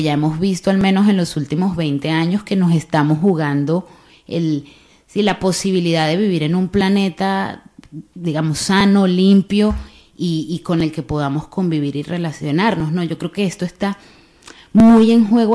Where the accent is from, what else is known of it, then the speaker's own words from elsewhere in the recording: Bilbao, Basque Country, Spain; como bilbaínos, como que hemos nacido aquí, hemos estado toda la vida aquí